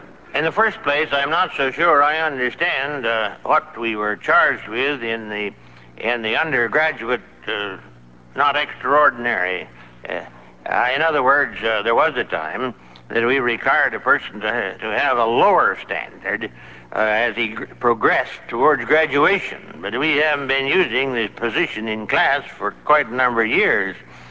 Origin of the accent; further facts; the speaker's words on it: Indiana, United States; I come from Indiana, where politicians never come from.